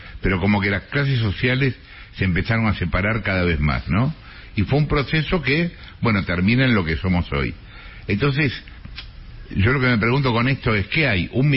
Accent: Sarandí, Buenos Aires Province, Argentina; now in Buenos Aires, Argentina; yo soy de Sarandí, que no es mucho mejor que Solano, digamos. Ahora vivo en Capital, pero digamos, conozco bien la provincia.

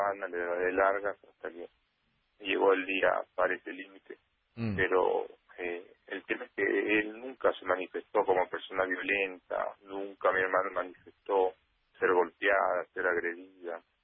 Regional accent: La Plata, Buenos Aires Province, Argentina; Nosotros somos de La Plata, pero trabajamos en Capital.

